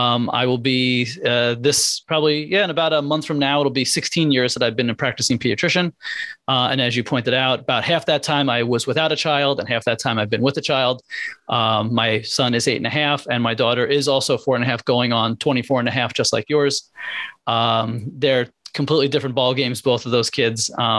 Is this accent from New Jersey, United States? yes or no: yes; Marlborough, New Jersey, United States; now in Scotch Plains, United States; I grew up in Marlborough, New Jersey, about an hour south of where I live now.